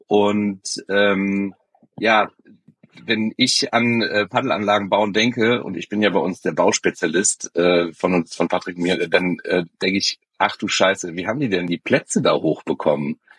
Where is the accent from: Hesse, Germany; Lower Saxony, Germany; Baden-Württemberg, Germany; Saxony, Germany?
Hesse, Germany; Frankfurt; born there; als gebürtige Frankfurter sehen das nicht als Skyline